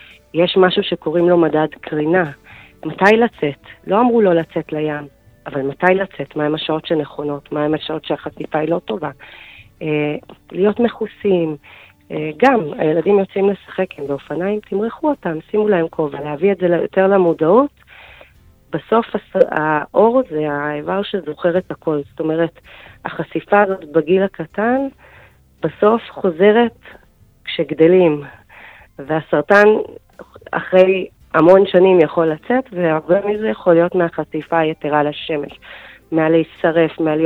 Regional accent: Jerusalem, Jerusalem District, Israel; אני ירושלמית, נשואה, יש לי 4 ילדים.

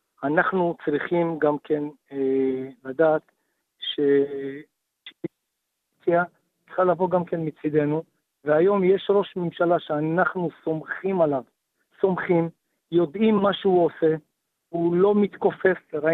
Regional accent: Kiryat Shmona, Northern District, Israel; אנחנו נולדנו לקטיושות וגדלנו בקטיושות, דרך אגב, בתקופתי כנער וכבוגר, לא היו הזעקות. אנחנו לא ידענו מתי נופלים טילים בקריית שמונה.

